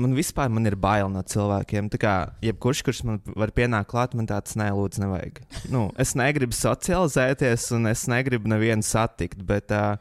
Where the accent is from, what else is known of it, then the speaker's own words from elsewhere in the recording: Liepāja, Courland, Latvia; now in Riga, Latvia; es nāku no Liepājas, un Liepāja ir man sirdī joprojām tuva. Bet kā es nonācu līdz Rīgai, es patiesībā šobrīd šeit dzīvoju tikai 3 mēneši.